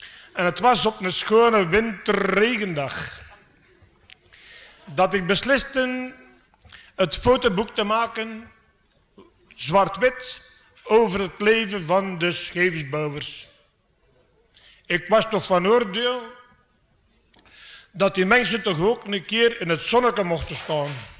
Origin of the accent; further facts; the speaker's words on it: Flanders, Belgium; accent: Waaslands; Dus ik kom van de Vlaanders en ik kan geen Nederlands. Nu spreken ze Waaslands.